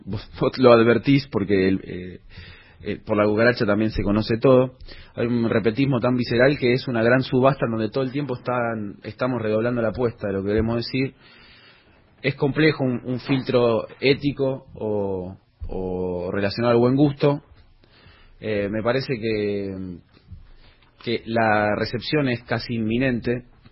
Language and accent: Spanish; Comodoro Rivadavia, Chubut, Argentina; born there; el vecino de Comodoro Rivadavia, que es el lugar donde yo nací